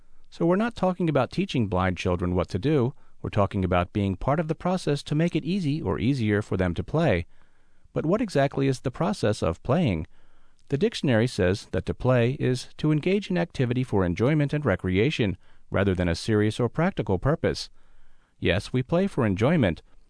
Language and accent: English; Australia; now in Tennessee, United States; I'm originally from Australia, and I've lived in Tennessee for the past 17 years.